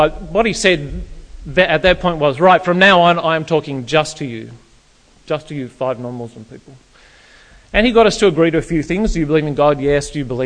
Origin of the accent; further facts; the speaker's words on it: Canberra, Australian Capital Territory, Australia; I grew up in the Canberra area. We thought we were multicultural because we had some embassies in the city.